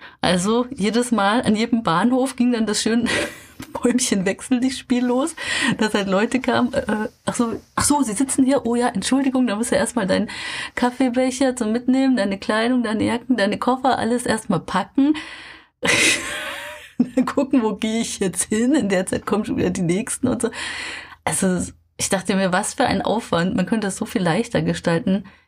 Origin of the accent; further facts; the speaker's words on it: Germany; also born or lived in Japan; Je länger man natürlich in einem Land wohnt, desto mehr findet man vielleicht auch als Deutscher, über das man sich gerne aufregt.